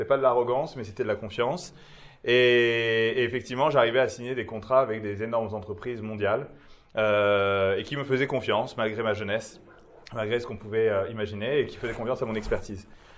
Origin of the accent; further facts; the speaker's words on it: Paris, Île-de-France, France; moi, je suis un jeune des écoles juives. Donc en fait, j'ai passé mon enfance à Or Yosef, dans le 19e, à Paris.